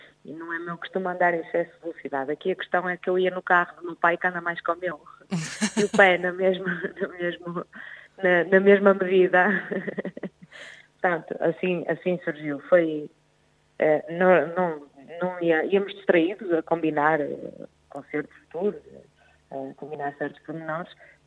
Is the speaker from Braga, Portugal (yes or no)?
yes; Guimarães, Braga, Portugal; eu sou daqui natural de Tens Guimarães